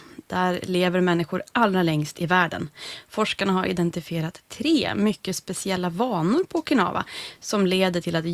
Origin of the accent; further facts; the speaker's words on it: Norrland, Sweden; som jag skulle säga då som norrlänning.